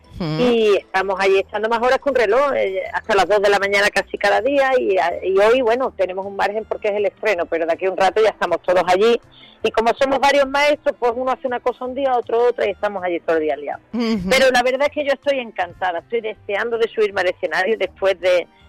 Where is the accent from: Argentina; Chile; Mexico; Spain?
Spain; Seville, Andalusia; moved away; also born or lived in London / Santander / Barcelona; yo me fui a Londres, de Londres a Santander, Santander, Barcelona, 13 años, en fin, para hacerte lo corto, yo estaba perdiendo mi acento y claro, y no me iba dando cuenta. Y entonces hubo un momento que en mi propia ciudad, en Sevilla